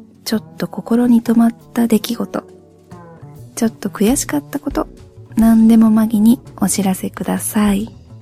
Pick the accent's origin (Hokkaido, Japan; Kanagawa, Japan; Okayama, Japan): Okayama, Japan; born there; also born or lived in Hiroshima; は岡山生まれの岡山在住でございます途中ちょろっと広島にも住んだことはありますが、